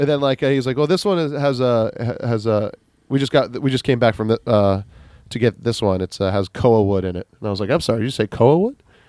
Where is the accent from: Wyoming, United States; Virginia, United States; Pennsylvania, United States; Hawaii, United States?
Hawaii, United States; Kailua; I was like, "Oh, I am from Kailua."